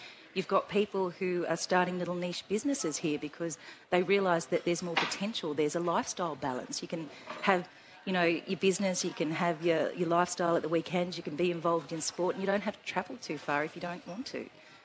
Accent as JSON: {"language": "English", "town": "Albury", "region": "New South Wales", "country": "Australia", "tie": "born or raised there", "said": "I was born and bred in Albury and grew up here. Went to the city, worked in a few jobs around Australia, worked at 3E here in Wangaratta, and now I live in Albury"}